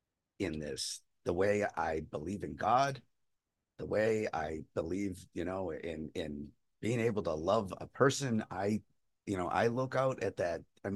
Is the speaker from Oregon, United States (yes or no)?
no; Gloucester, Massachusetts, United States; I mean, you know, I grew up in Gloucester, Mass, so that's pretty much a province of Sicily.